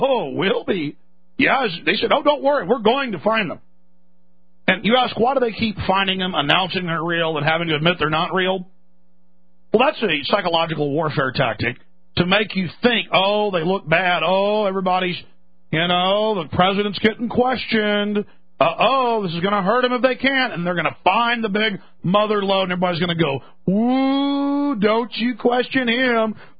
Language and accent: English; Texas, United States; So, hey, I'm a Texan.